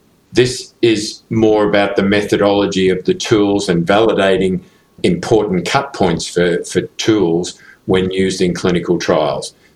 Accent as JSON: {"language": "English", "town": "Leeds", "region": "Yorkshire and the Humber", "country": "United Kingdom", "said": "I'm a rheumatologist from Leeds in the UK."}